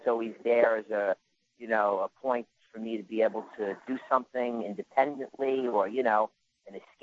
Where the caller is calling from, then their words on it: New Jersey, United States; I'm calling from New Jersey.